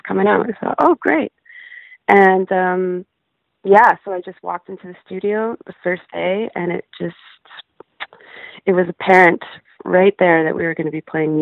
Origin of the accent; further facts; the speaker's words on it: Alberta, Canada; we're both from Alberta, and we both played in punk and metal rock and roll bands in our youth, when we were teenagers